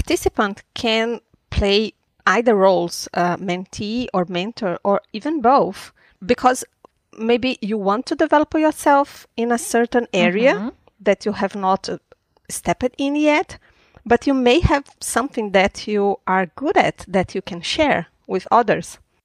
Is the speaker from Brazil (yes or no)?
yes; Brazil; English is a second language; now in Sweden; I'm coming from Brazil and here mm-hmm. in Sweden